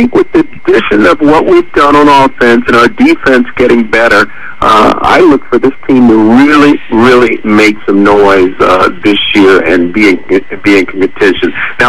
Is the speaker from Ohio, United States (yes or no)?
no; Alabama, United States; I'm from Alabama, and, you know, I'm used to that hot weather.